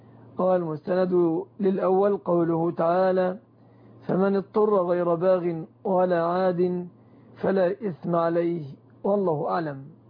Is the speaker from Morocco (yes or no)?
no; Egypt; وكذلك بحجب المواقع الإباحية عن بلادنا مصر،